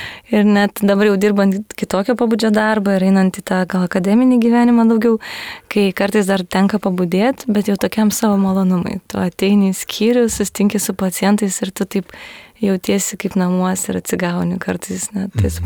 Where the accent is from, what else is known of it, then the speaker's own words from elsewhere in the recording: Kaunas, Kaunas County, Lithuania; Gimiau ir augo Kaune ir iš mamos pusės esu ketvirtos kartos kaunietė.